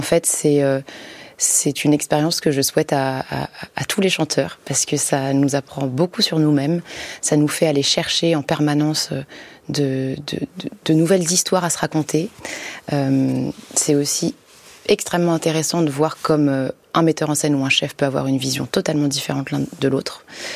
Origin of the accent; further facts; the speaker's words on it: Paris, Île-de-France, France; Donc en tant que Parisienne, en plus